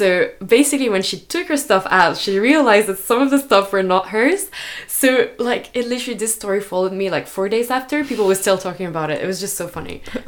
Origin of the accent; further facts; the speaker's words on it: France; English is a second language; because I was coming from France.